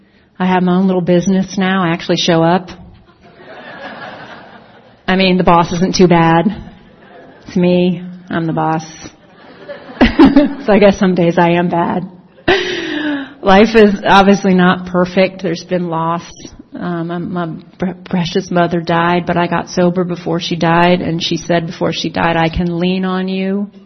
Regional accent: New York, United States; And look, I'm a New Yorker who was like an atheist.

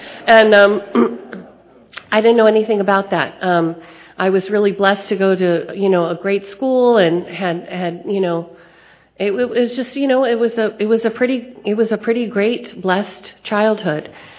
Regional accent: Los Angeles, California, United States; also born or lived in Beverly Hills; And I grew up in Los Angeles. I didn't want for anything materially.

